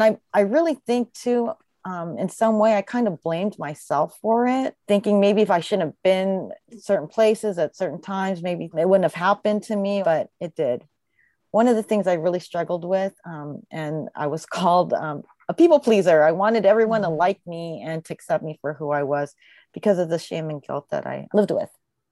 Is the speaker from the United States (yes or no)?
no; Philippines; And being Asian, it was so instilled, or being Filipino, it was so instilled to have education as your priority.